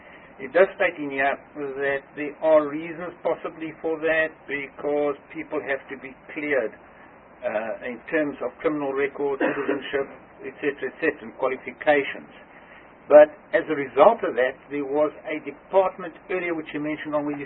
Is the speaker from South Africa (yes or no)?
yes; Free State, South Africa; Now, I'm from the Free State, and I see there the budget was 9,177 million